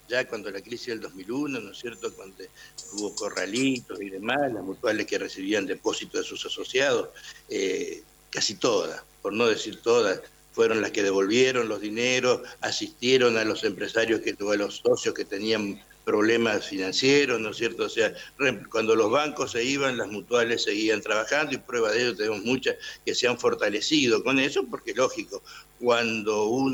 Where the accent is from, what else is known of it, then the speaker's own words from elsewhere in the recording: Argentina; porque somos argentinos